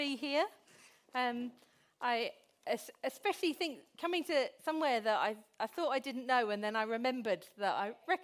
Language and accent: English; Derby, East Midlands, United Kingdom; I'm from Derby.